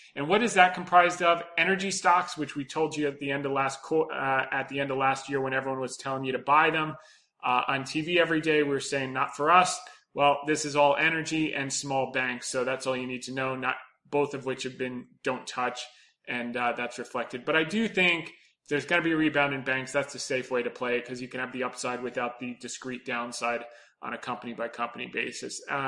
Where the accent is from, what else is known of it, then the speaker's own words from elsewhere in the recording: Israel; and I'm from Israel.